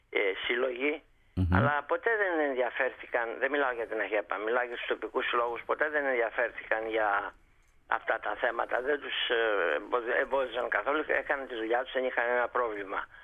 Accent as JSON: {"language": "Greek", "country": "Greece", "also_born_or_lived": "United States", "said": "Είμαι Έλληνας, όχι για την 28 Οκτωβρίου ή την 25η Μαρτίου, απλώς σαν Έλληνα φοιτητή."}